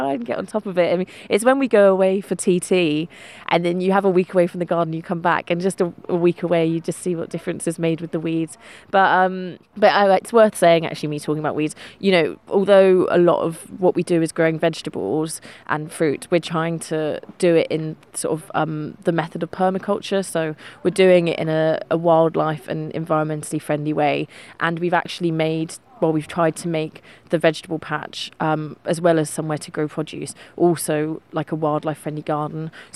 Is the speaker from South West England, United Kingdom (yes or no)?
yes; Bristol, South West England, United Kingdom; moved away as an adult; now in Isle of Man; So I'm originally from Bristol. I moved to the island in May 2022.